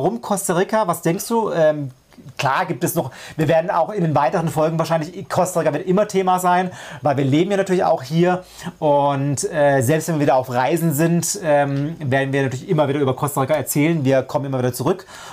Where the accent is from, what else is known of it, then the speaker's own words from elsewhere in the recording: Freiburg, Baden-Württemberg, Germany; moved away; wir kommen ja ursprünglich aus Freiburg, also aus dem Schwarzwald